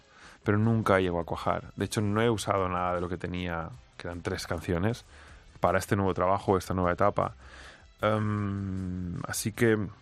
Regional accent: Balearic Islands, Spain; y yo les adoro a ellos y adoro mi tierra, pero por ahora el mallorquín se me hace un poco más lejano

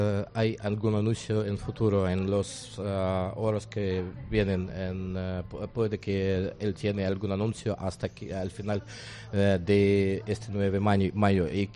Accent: Russia; Spanish is a second language; now in Spain; Soy opositor ruso, soy periodista opositor ruso

